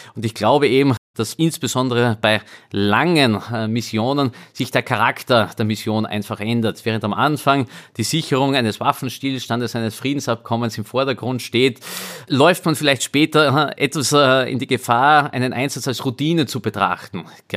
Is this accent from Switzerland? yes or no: no; Austria; wir sind ja auch, so ehrlich muss man sein, als Österreicher ein Profiteur von diesen Entwicklungen